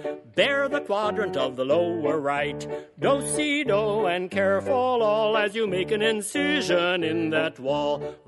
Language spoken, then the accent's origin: English; Brazil; I grew up in Brazil